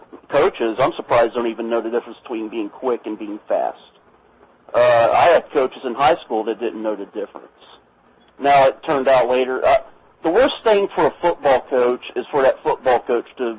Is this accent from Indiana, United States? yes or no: no; Ohio, United States; mainly because I grew up in Ohio